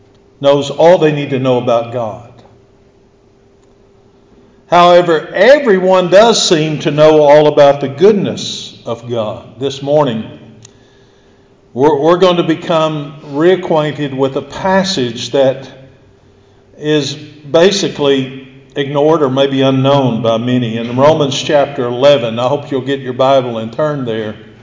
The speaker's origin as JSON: {"language": "English", "town": "Hilton", "region": "Oklahoma", "country": "United States", "tie": "born or raised there", "said": "I've told the story often. I grew up in Hilton, Oklahoma at the Shell Street Church of Christ"}